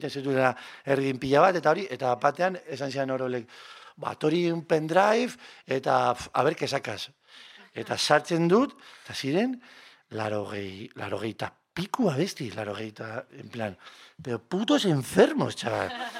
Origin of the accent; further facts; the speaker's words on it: Bilbao, Basque Country, Spain; aupa, Bilbokoa gara